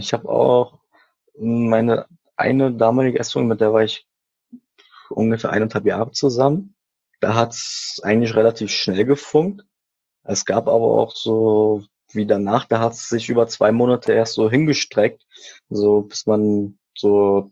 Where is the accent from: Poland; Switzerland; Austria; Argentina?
Poland; Szczecin, West Pomeranian Voivodeship; born there; Geboren bin ich in Stettin.